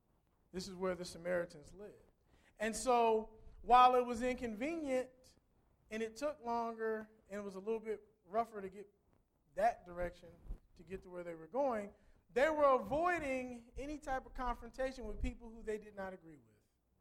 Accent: Midwest, United States; We call it pop. I'm from the Midwest, okay? They call it pop in Ohio.

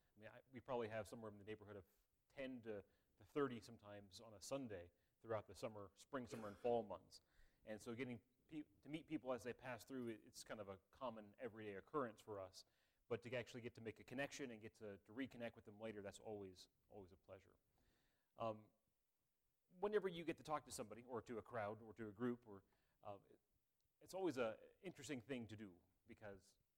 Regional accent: West Virginia, United States; I was telling him I was from West Virginia.

